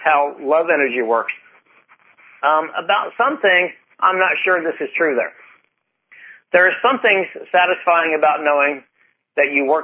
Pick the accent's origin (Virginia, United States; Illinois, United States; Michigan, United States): Virginia, United States; And I'm from Virginia. I've lived in Virginia most of my life.